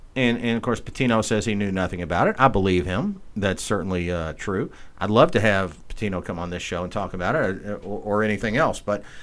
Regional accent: Louisville, Kentucky, United States; some of the things going on in my hometown, the lovely city of Louisville, KY

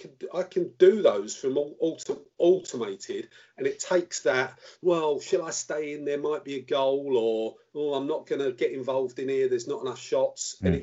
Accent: London, United Kingdom; And for you to call me a northerner, when I'm born and bred in South London, I was mortified.

